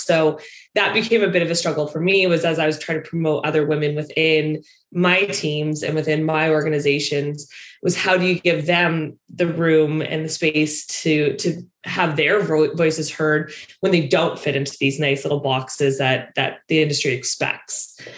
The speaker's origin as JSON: {"language": "English", "region": "Western Canada", "country": "Canada", "tie": "born or raised there", "said": "So I'm a Canadian, but born and raised in Western Canada"}